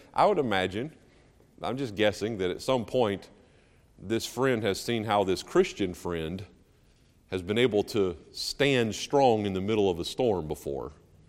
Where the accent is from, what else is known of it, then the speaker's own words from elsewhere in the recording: North Carolina, United States; moved away; I didn't appreciate growing up in North Carolina, and I didn't grow up on the coast, but you know, I grew up in the southeast